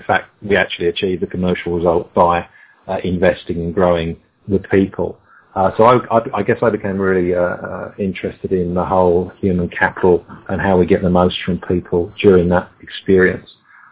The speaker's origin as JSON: {"language": "English", "region": "London", "country": "United Kingdom", "tie": "born or raised there", "also_born_or_lived": "Budapest, Hungary", "moved": "as an adult", "lives_now": "Australia", "said": "So I basically spent the first 30 years of my life living and growing up in London, UK, and I worked in the media and advertising business and sector there."}